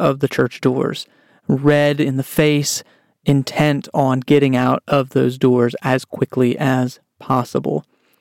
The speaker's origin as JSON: {"language": "English", "region": "Texas", "country": "United States", "tie": "born or raised there", "said": "I grew up in Texas and had visited several times growing up the Alamo."}